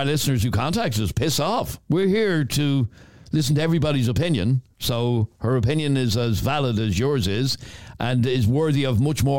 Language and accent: English; Ireland; I'm an Irish woman married to a Muslim man with two children who are being raised Muslim.